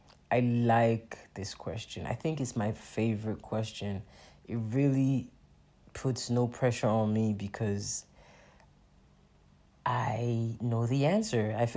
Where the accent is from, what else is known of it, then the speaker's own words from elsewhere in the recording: Nigeria; I'm a Nigerian, first of all, so... but I haven't always felt, you know, like I make music for Nigerians.